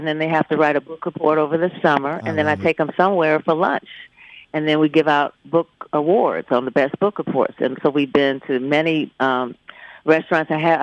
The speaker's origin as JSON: {"language": "English", "town": "Detroit", "region": "Michigan", "country": "United States", "tie": "born or raised there", "said": "All of those things combined when I was growing up in Detroit really contributed to me wanting to be a part of news"}